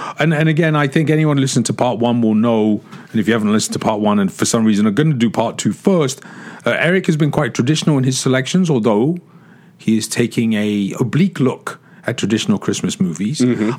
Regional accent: England, United Kingdom; When I was a kid growing up in England, growing up in England, we had three TV stations.

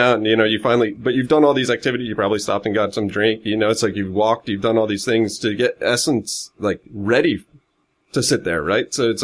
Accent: Philadelphia, Pennsylvania, United States; I know you're from Boston, but I grew up in Philadelphia, and I've never met a passive Philly fan.

